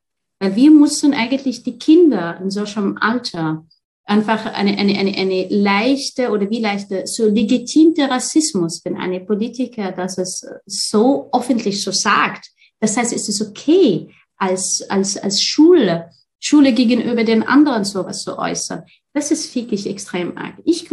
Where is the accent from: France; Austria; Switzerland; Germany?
Austria; wenn wir als Österreicher nicht die Tür öffnen